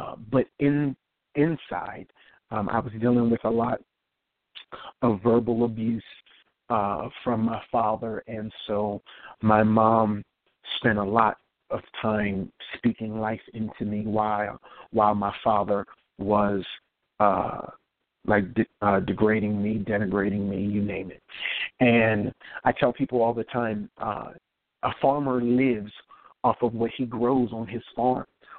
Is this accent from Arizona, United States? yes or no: no; Pottstown, Pennsylvania, United States; Well, I grew up in Pottstown, Pennsylvania, a small little town outside of Philadelphia, Pennsylvania.